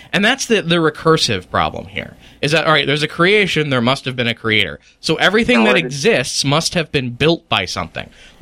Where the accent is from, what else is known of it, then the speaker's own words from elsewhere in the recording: Chicago, Illinois, United States; I'm from Illinois. I spent a lot of time in the Chicago area, which is where I'm from.